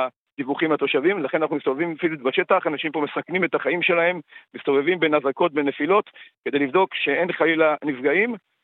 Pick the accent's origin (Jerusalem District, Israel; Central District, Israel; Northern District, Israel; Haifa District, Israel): Northern District, Israel; Kiryat Shmona; כמי שנולד בקריית שמונה, כילד שגדל במקלטים